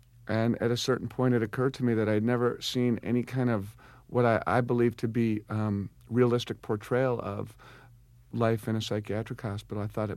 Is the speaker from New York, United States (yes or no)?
yes; New York, United States; when I was growing up in Westchester, New York, my mother was volunteering at a psychiatric hospital in White Plains